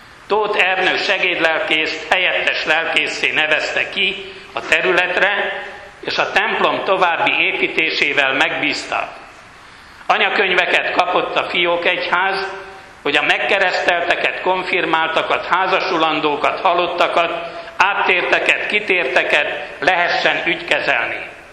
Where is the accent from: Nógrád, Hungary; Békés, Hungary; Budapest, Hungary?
Budapest, Hungary; born there; költözött ki … Csillaghegyre. A főutca ma Rábi Mátyás utca 56 szám alatti házba. Amikor én születtem 1932. január 5-én, ott laktunk.